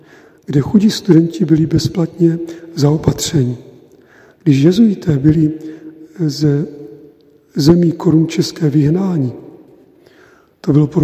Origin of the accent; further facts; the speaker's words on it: Moravia, Czechia; A starosta se dověděl, že jsem z Moravy